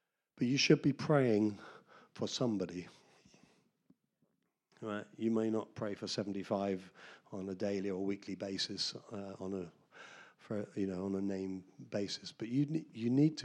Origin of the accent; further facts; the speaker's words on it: Taunton, South West England, United Kingdom; And I'm a Taunton boy. I grew up near Kingston St. Mary on a farm.